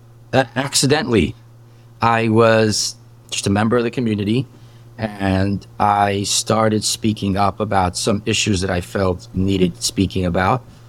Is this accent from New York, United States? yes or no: yes; New York City, New York, United States; I am Hasidish. I'm 37 years old. I was born and raised in Borough Park. I went to Babov, and my family were Babov Hasidim, and still are my whole life. So I was raised in Borough Park as Hasidish. I went to Babov Yeshiva and Cheder.